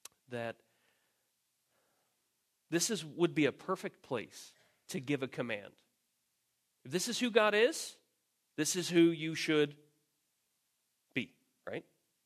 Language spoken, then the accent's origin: English; New Jersey, United States; and I'm from Jersey and everything's flat, concrete or trees. That's basically what Jersey is.